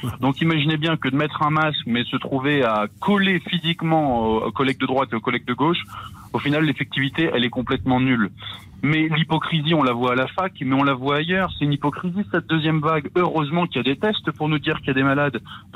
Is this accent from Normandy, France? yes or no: yes; Caen, Normandy, France; La foire de Caen, moi je suis de Caen, il y a une foire internationale où il y a tous les artisans de ma ville qui viennent